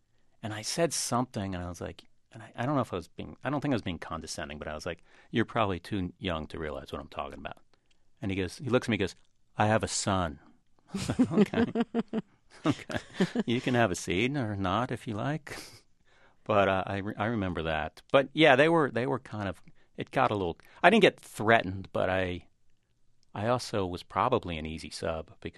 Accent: Florida, United States; also born or lived in Bronx / New Paltz; And then my dad's company, the entire company moved to South Florida, so we all packed up and moved to South Florida.

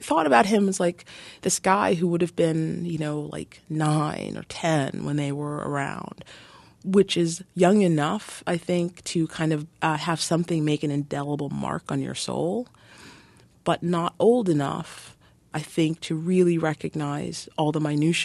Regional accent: Jamaica; again, I'm 42 years old. I wasn't a part of the Panthers. You know, I'm from Jamaica

